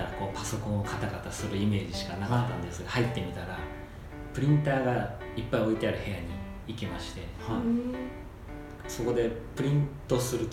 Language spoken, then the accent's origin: Japanese; Osakasayama, Osaka, Japan; 大阪狭山市という、ご存知ですか。